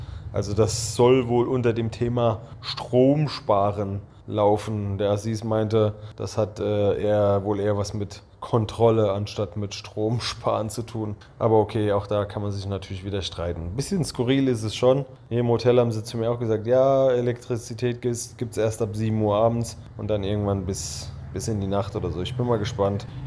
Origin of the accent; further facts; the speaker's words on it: Gilgit-Baltistan, Pakistan; in Gilgit-Baltistan, wo ich herkomme, gut funktioniert hat